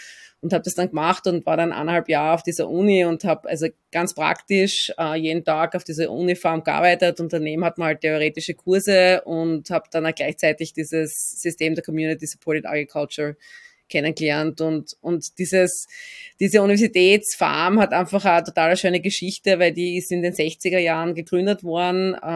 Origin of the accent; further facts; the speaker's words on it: Austria; ich bin eben selber mit einem Garten aufgewachsen in Österreich